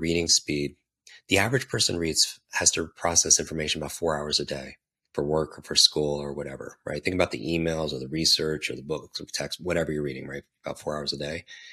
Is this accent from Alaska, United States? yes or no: no; New York, United States; I can't because I'm from New York.